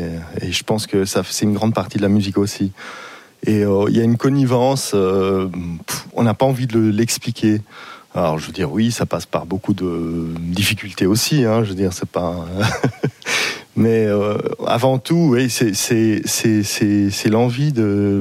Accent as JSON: {"language": "French", "country": "Switzerland", "tie": "born there", "said": "Je suis italien d'origine, mais voilà. je suis né en Suisse."}